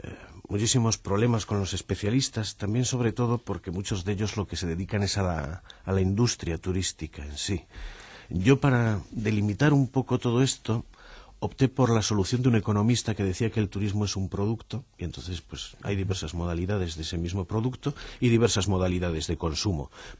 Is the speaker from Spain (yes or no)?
yes; Spain; Nosotros somos españoles, al fin y al cabo basta con ver nuestras costas